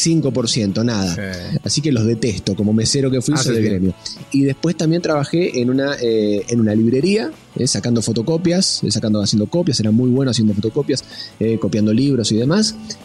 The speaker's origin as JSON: {"language": "Spanish", "region": "Buenos Aires", "country": "Argentina", "tie": "born there", "said": "Yo nací en Buenos Aires, en Argentina."}